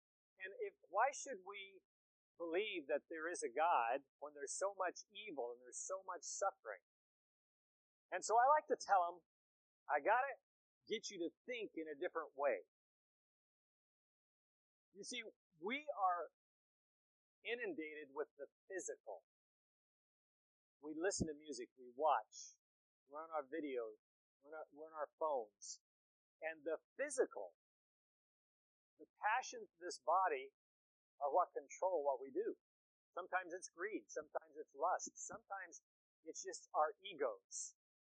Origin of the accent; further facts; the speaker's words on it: Eureka, California, United States; I grew up in Eureka, California, way up here on the North Coast.